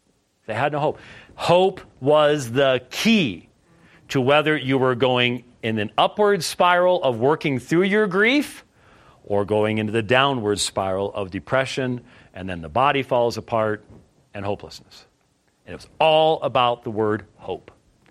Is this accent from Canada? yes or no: no; Scotland, United Kingdom; now in United States; as a Scotsman